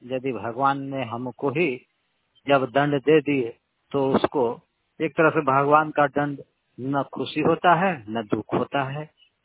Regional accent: Jharkhand, India; now in Noida, India; मैं दिल्ली एनसीआर नोएडा में कासना गांव में मौजूद हूं। हमारे गांव झारखंड पलामू तो वेरा में

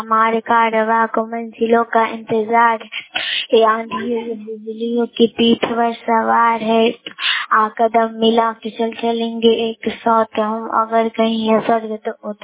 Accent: Laxmi Narayanpur, India; मैं लक्ष्मी नारायणपुर की रहने वाली हूँ।

